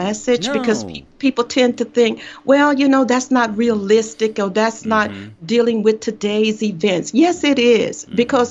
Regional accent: United States; You know what? I am an American. I just happen to be Black.

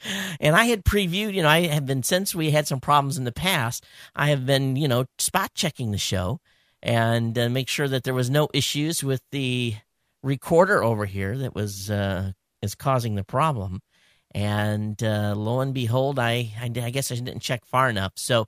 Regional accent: Coldwater, Michigan, United States; those of you that are within striking distance of Coldwater, Michigan, going to be going back to my hometown after my visit to Ford.

